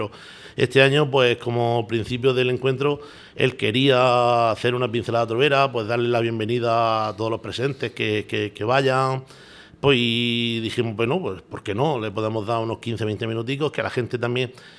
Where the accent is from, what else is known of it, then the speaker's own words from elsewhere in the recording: Lorca, Region of Murcia, Spain; yo me llena de orgullo y satisfacción de decir que soy de Lorca y que viva los lorquinos